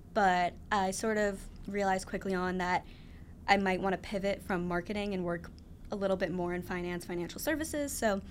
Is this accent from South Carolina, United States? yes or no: no; New Jersey, United States; I'm from New Jersey, right. So I really wanted to get out of the cold.